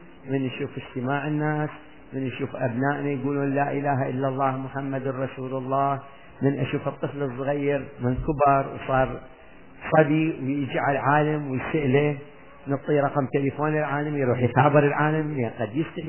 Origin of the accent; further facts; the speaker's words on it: Iraq; وجايين احنا من العراق تعبانين